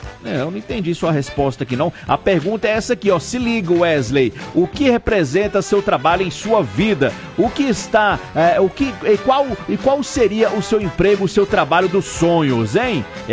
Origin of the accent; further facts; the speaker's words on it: Gama, Federal District, Brazil; born there; Alô, Gama! Gama, a cidade onde eu nasci.